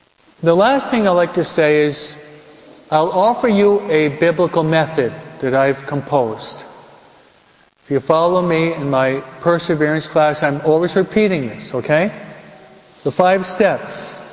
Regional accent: New York, United States; I can talk about New York because I'm a New Yorker.

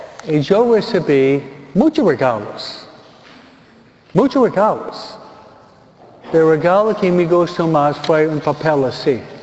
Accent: New York, United States; de donde vengo yo, de Nueva York

